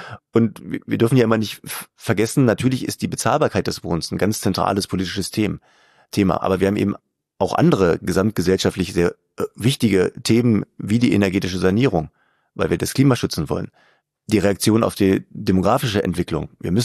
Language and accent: German; Berlin, Germany; Ich komme aus Berlin, bis 89 hatten wir solche Zustände in der Stadt, jedenfalls im einen Teil der Stadt.